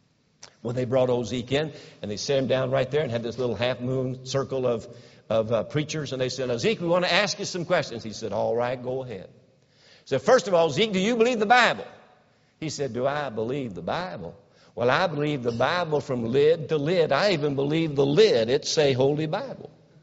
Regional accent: Kentucky, United States; I'm from Kentucky. And up in the mountains of Kentucky, I was in central Kentucky. East of me is the mountains of Kentucky.

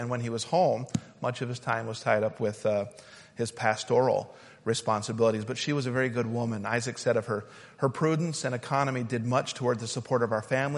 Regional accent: Utah, United States; So imagine, I grew up in Utah, imagine the IRS coming to my parents and collecting money to upkeep the Mormon churches out there and pay the salaries of the bishops out there.

